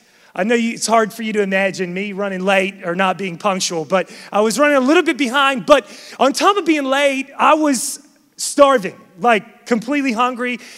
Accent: West Virginia, United States; now in Charlotte, United States; I'm from West Virginia, and when I first moved to Charlotte in 2007, I moved here to plant Vision Church 7 years ago.

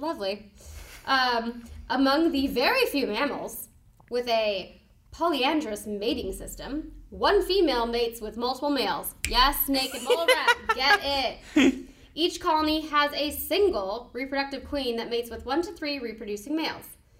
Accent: United States; I'm saying Kenya, because I'm American.

